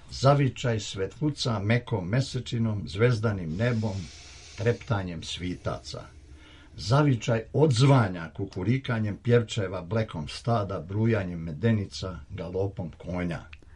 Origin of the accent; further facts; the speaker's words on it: Dragačevo, Šumadija and Western Serbia, Serbia; zbog tog raja koji sam ja u svom detinjstvu dok sam bio u Dragačevu doživio i nosio u srcu